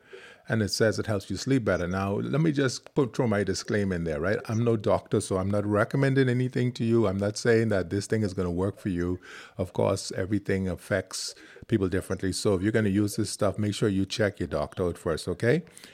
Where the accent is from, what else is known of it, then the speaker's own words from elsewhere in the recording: Freeport, Grand Bahama, Bahamas; And then you moved down to my hometown, which is in Grand Bahama, which is in Freeport.